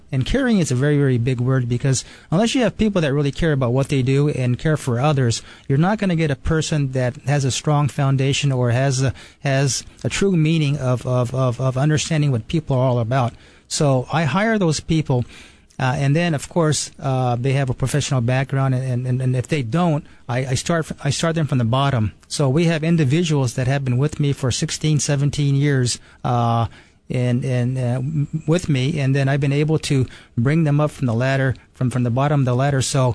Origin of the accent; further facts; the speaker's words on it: Japan; moved away; my father was born and raised in Maui. And then I was born and raised in Japan.